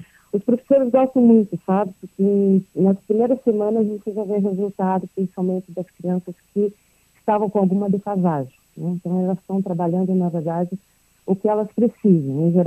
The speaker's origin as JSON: {"language": "Portuguese", "country": "Brazil", "said": "Eu sou brasileira também, fui professora também aqui."}